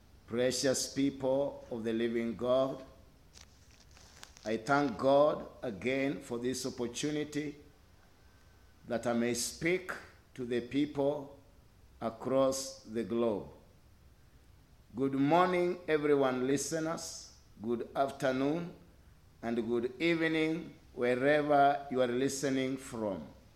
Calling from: Nakuru, Nakuru County, Kenya; I'm calling from Nakuru, Kenya, Africa.

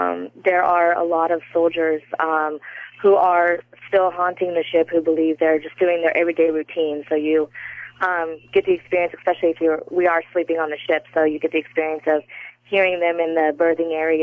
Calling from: Ventura, California, United States; I'm calling from Ventura, California.

